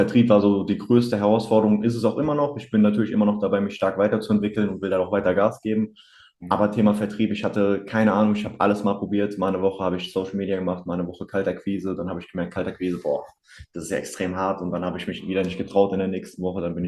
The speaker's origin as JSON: {"language": "German", "town": "Hanau", "region": "Hesse", "country": "Germany", "said": "20 Jahre alt, komme aus der Nähe von Hanau."}